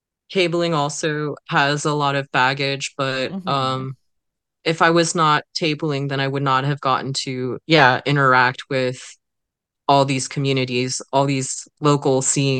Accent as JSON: {"language": "English", "region": "California", "country": "United States", "tie": "born or raised there", "said": "I grew up in the Bay Area"}